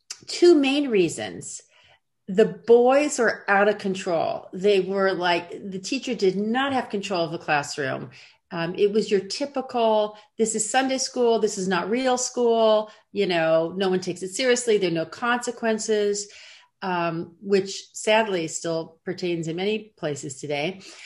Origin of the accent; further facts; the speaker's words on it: California, United States; So I grew up in Los Angeles County, and I grew up in a Reform family. So I was born in 1960